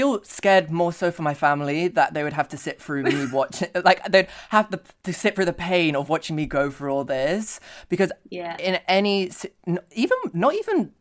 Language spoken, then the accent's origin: English; London, United Kingdom; I'm from London.